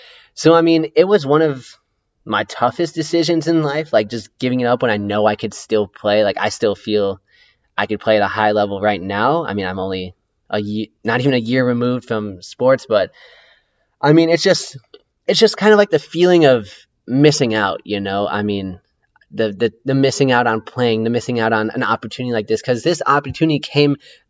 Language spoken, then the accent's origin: English; Chicago, Illinois, United States; I am from the Chicago area, and Chicago sports, oh man, they aren't great right now.